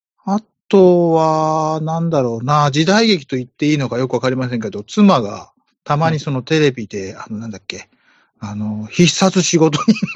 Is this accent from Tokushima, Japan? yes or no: no; Ehime, Japan; 私、はいはい、愛媛県出身なので、お隣の、高知の